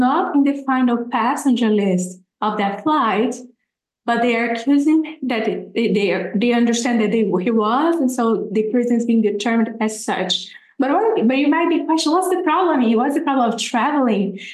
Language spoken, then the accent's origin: English; Brazil; So I am a Brazilian and I'm also an American. I'm an attorney licensed in both countries.